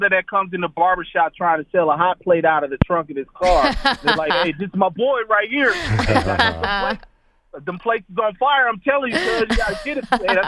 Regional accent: West Coast, United States; I'm here. I'm from the West Coast, man.

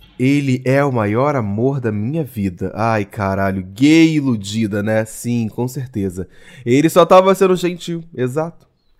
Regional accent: Minas Gerais, Brazil; Somos do interior de Minas Gerais.

